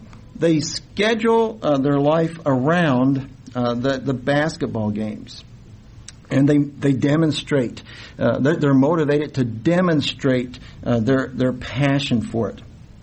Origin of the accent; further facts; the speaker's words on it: Louisville, Kentucky, United States; I grew up in Louisville. I'm a University of Louisville fan.